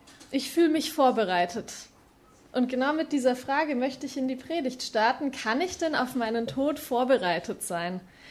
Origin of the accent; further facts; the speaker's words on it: Erlangen, Bavaria, Germany; ich komme aus Erlangen, bin auch in der Gemeinde Erlangen.